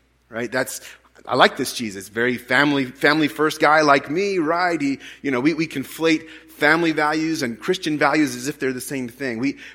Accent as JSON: {"language": "English", "town": "Seattle", "region": "Washington", "country": "United States", "tie": "born or raised there", "said": "If you grew up in this area, I grew up in the Seattle area"}